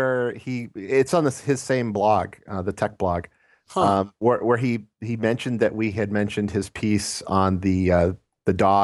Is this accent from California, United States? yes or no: yes; California, United States; In California.